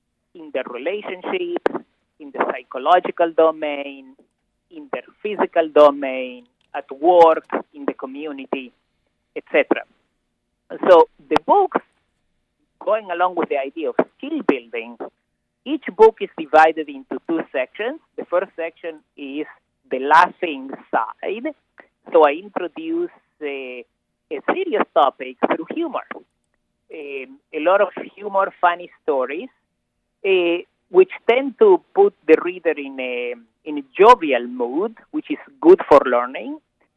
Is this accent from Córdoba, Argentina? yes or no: yes; Córdoba, Argentina; also born or lived in Israel; I come from Argentina, from Cordoba, where there is a very unique self-deprecating type of humor, which I really love.